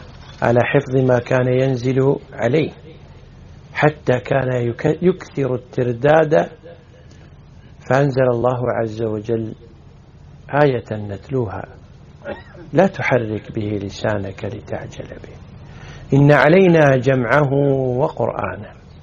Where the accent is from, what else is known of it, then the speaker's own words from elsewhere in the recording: Kuwait; المثل عندنا بالكويت يقول: اللي ما يعرفك ما يثمنك